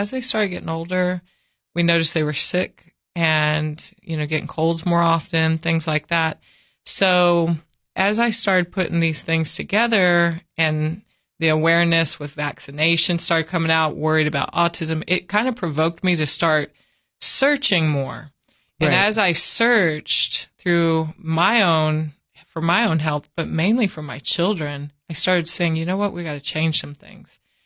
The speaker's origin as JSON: {"language": "English", "region": "Arizona", "country": "United States", "said": "I'm from Arizona, so we'd walk down to the 7-Eleven or Circle K, fill up on candy, drink 2-liter Cokes, you know."}